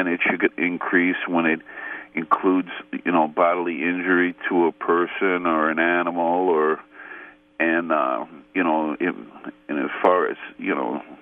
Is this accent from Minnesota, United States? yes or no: no; Cudahy, Wisconsin, United States; I grew up in Cudahy, and when I'm 54 now, and when I grew up in Cudahy, there was 108 bars, and 25,000 was the population